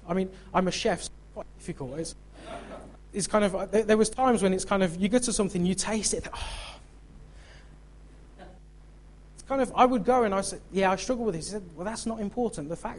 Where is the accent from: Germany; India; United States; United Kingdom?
United Kingdom; This is quite a big challenge for us because we're British and we don't like to get into this stuff.